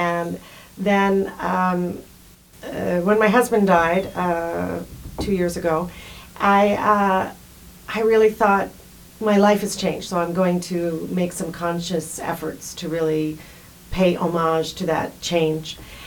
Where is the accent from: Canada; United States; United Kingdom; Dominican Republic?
United States; Nantucket, Massachusetts; also born or lived in New Jersey; I actually grew up on Nantucket Island, Massachusetts.